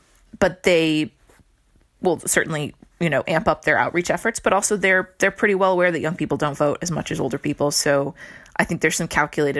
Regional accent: Ohio, United States; I grew up in Ohio and then went to the East Coast

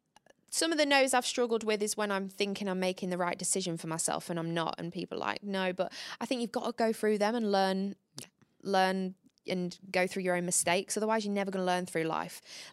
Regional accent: Grimsby, Yorkshire and the Humber, United Kingdom; born there; I was born in Grimsby.

